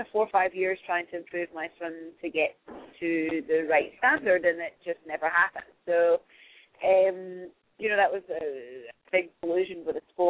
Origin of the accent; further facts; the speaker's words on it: Scotland, United Kingdom; I capitalise on the fact that I'm Scottish